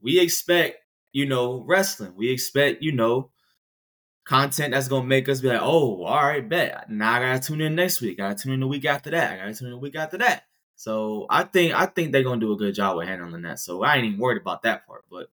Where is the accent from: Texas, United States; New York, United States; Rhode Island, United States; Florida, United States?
New York, United States; Long Island; It will be in Long Island, New York, my hometown. Backyard.